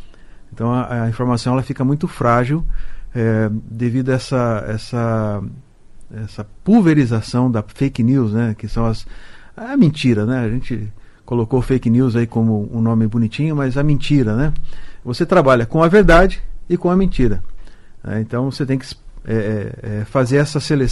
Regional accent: Cascavel, Paraná, Brazil; É, eu sou, como eu costumo dizer, eu sou cobra criada, né? Nasci em Cascavel.

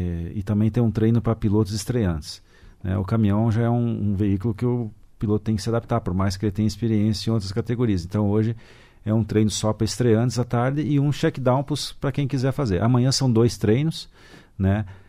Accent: Francisco Beltrão, Paraná, Brazil; now in Curitiba, Brazil; Sou de Francisco Beltrão. Atualmente, hoje moro em Curitiba por parte do automobilismo também, desde 2011

